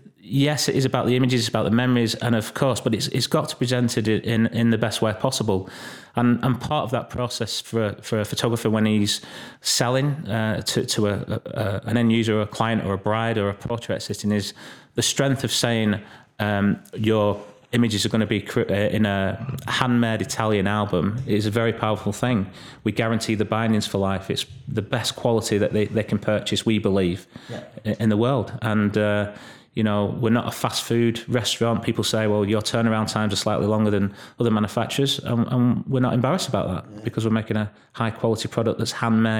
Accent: England, United Kingdom; accent: northern; It's my loud northern accent.

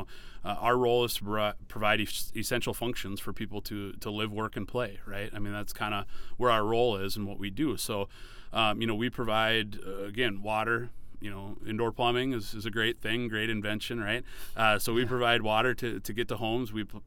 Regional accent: Hillsboro, North Dakota, United States; So, I grew up in Hillsboro, North Dakota, a nice little small town on I-29 on the eastern part of North Dakota. Town of about, well, when I was growing up, about 1,200 people.

